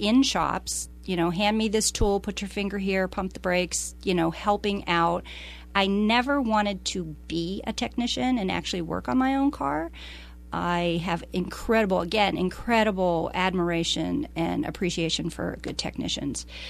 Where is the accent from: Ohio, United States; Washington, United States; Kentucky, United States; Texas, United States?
Ohio, United States; So I'm originally from Ohio, outside Youngstown, Cleveland, Akron, Pittsburgh, Motorhead capital of the world.